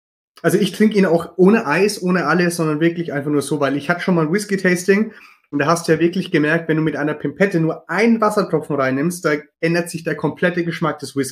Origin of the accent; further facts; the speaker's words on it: Würzburg, Bavaria, Germany; ich komme ja ursprünglich aus Würzburg und wir sind hier in der Weinregion.